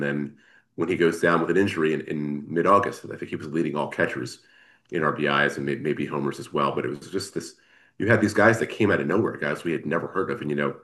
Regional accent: Rockville, Maryland, United States; I was growing up in Rockville, the DC suburbs.

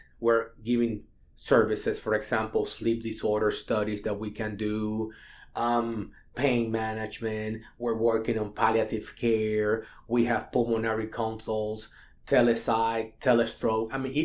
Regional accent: Dominican Republic; now in United States; I'm from the Dominican Republic. My wife was born in Memphis, but my children live here.

